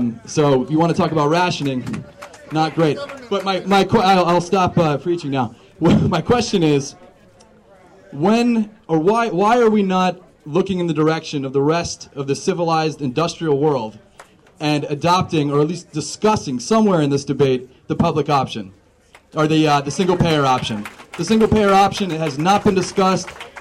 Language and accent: English; Hudson, New York, United States; I'm from Hudson. I grew up in Columbia County.